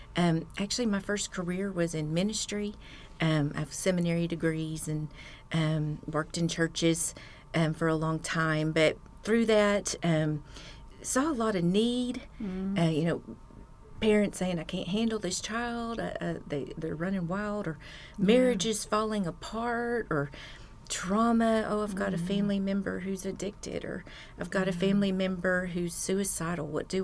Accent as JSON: {"language": "English", "region": "Texas", "country": "United States", "tie": "born or raised there", "lives_now": "Arkansas, United States", "said": "I grew up in Texas."}